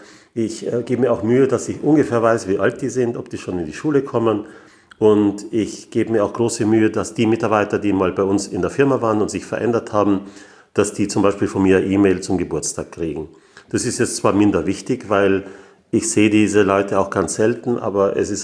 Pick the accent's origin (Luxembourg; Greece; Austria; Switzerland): Austria; Graz, Styria; born there; ich komme aus Österreich, ich bin in Graz geboren.